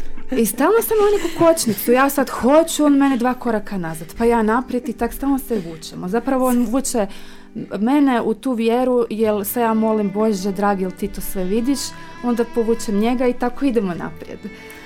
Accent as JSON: {"language": "Croatian", "town": "Sveta Nedelja", "region": "Zagreb County", "country": "Croatia", "said": "ja dolazim iz Svete Nedelje i danas je grad, slavi dan grada, i naš zaštitnik je ovoga Presveto Trojstvo, i to mi je već jedna milost da sam ja od tamo došla ovdje."}